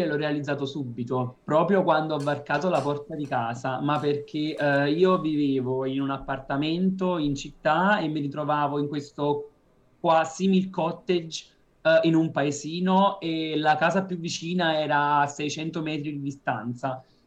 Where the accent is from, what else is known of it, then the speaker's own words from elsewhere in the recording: Hinesburg, Vermont, United States; Italian is a second language; 4.000 il numero di persone nel mio paesino, Hinesburg, Vermont, se volete andare a cercare